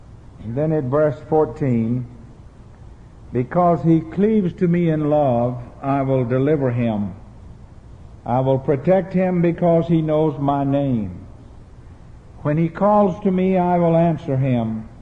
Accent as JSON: {"language": "English", "town": "Kingstree", "region": "South Carolina", "country": "United States", "tie": "born or raised there", "said": "In my hometown and Bennett Brown's hometown of King Street, South Carolina, the Williamsburg Presbyterian Church was founded in 1736."}